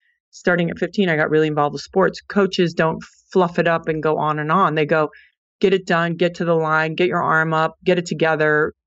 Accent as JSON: {"language": "English", "region": "Saint Thomas", "country": "U.S. Virgin Islands", "tie": "born or raised there", "said": "But because I grew up in the Caribbean, I dabbled a little bit in volleyball my 10th grade year. But organized sports back then, you know, on St. Thomas, it wasn't like, oh, you know, you could do something with this."}